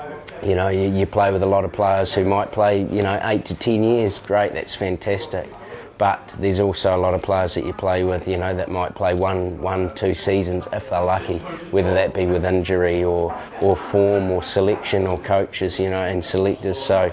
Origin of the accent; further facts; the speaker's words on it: New Zealand; I'm a Kiwi boy. I'm play for Central Districts back in New Zealand.